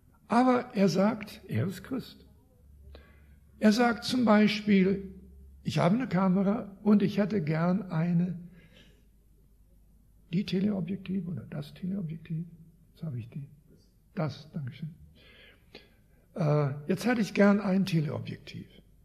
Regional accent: Canada; Ich komme aus Kanada und ich komme dort vom Lande. Und wir hatten eine gemischte Farm

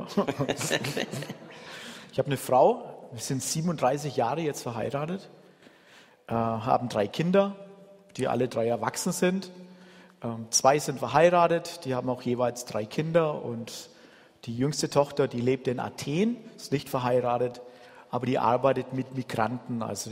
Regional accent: Bavaria, Germany; born there; Aber grundsätzlich … geboren in Oberfranken, im Frankenwald.

